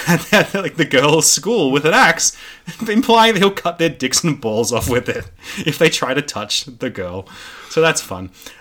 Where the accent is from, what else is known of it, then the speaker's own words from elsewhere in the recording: Australia; See, this is the problem being Australian and consuming a lot of American media.